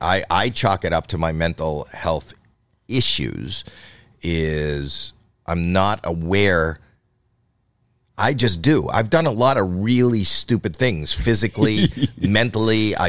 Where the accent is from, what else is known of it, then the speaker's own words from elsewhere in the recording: Canada; You know, I'm Canadian, so hockey is in.